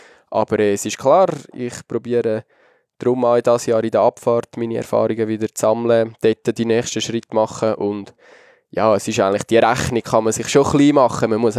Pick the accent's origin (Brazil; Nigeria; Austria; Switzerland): Switzerland; Ja, jetzt als Schweizer